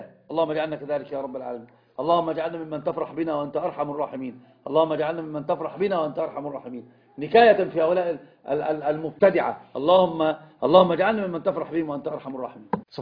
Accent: Egypt

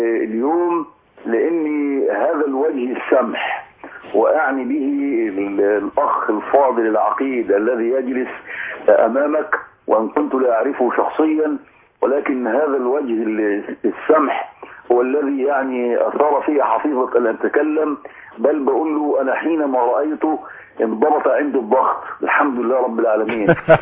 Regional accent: Egypt; إحنا مصريين ومصر حر

